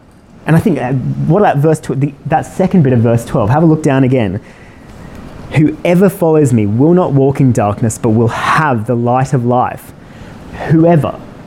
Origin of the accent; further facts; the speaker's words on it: Sydney, New South Wales, Australia; accent: somewhere between Australian and London; now in London, United Kingdom; I'm from Australia originally. Been in London for 6 years now, so my accent's somewhere in between on transit, about Singapore or Hong Kong, somewhere around there. Sydney.